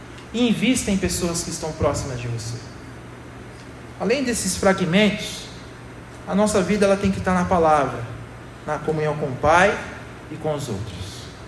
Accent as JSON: {"language": "Portuguese", "region": "Northeast Region", "country": "Brazil", "said": "eu vim de lá de cima, eu vim do Nordeste, meu negócio é rápido, assim."}